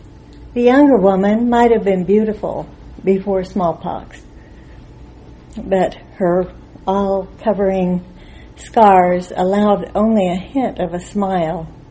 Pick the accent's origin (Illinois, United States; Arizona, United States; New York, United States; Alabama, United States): Arizona, United States; Tucson; I'm from Tucson, Arizona.